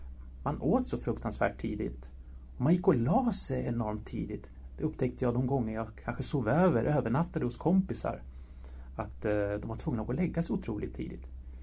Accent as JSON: {"language": "Swedish", "town": "Stockholm", "region": "Stockholm County", "country": "Sweden", "tie": "born or raised there", "said": "Själv är jag född och uppvuxen i Stockholm, men mina bägge föräldrar kom hit från Madrid på 60-talet."}